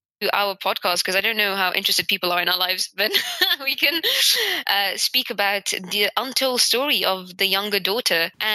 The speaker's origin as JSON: {"language": "English", "country": "India", "said": "And so are we as Indian people."}